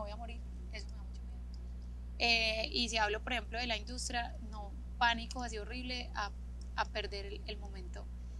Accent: Colombia; como a mí me gusta, o como buena colombiana, a mí me gusta atender a mi hombre.

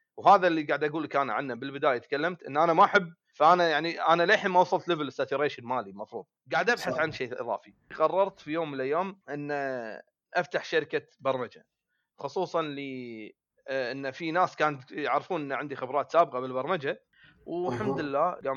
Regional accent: Kuwait; إحنا عندنا بالكويت شيء اسمه كينت،

